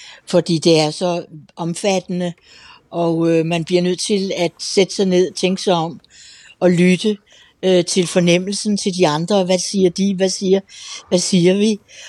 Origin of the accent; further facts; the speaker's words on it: Copenhagen, Capital Region of Denmark, Denmark; born there; Jeg vil lige tilføje, at jeg er født i Nyhavn.